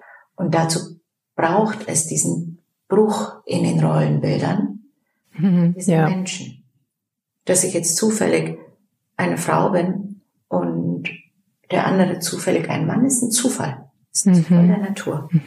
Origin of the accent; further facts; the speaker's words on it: Turkey; ich bin Türkin